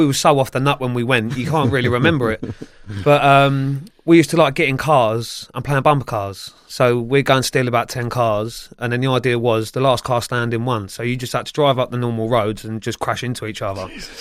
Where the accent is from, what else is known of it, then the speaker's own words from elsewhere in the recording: Feltham, London, United Kingdom; I grew up in Feltham, Sunbury-upon-Thames area.